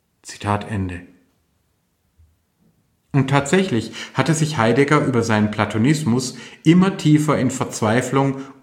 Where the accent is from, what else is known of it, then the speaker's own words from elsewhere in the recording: Baden-Württemberg, Germany; mein Heimatland Baden-Württemberg